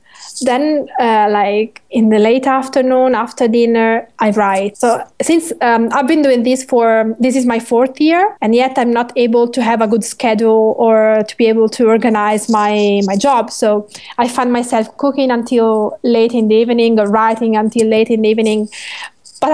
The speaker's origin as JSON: {"language": "English", "town": "Colle di Val d'Elsa", "region": "Tuscany", "country": "Italy", "said": "I'm from Colle Valdelsa, which is closer to Siena than to Florence"}